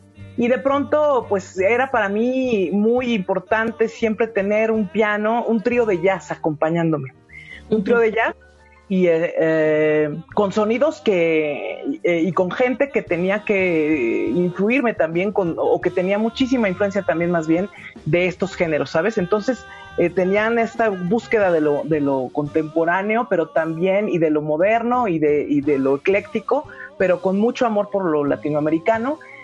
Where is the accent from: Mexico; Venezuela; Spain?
Mexico; porque lo tenemos lacios como buenas mexicanas